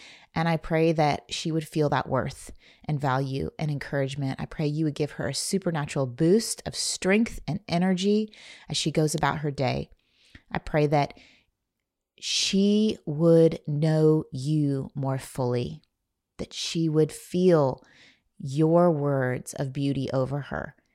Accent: Indiana, United States; I grew up in Indiana. We just didn't learn these things.

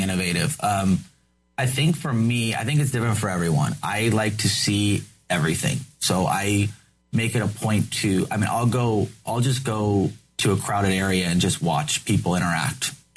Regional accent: Los Angeles, California, United States; I was from Los Angeles, so it was good that I combined all these worlds and I created a business out of it in college.

